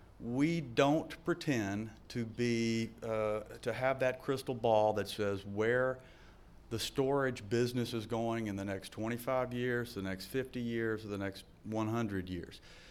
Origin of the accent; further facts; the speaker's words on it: Southern United States, United States; I am from the South. And so for those of you who have a problem with the accent, I believe the hotel does provide an interpreter